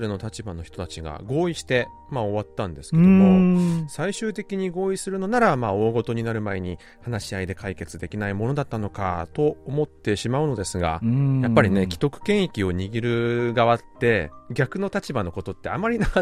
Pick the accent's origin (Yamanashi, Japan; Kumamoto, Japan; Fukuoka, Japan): Fukuoka, Japan; 地元福岡には昔ライオンズというプロ野球球団がありました、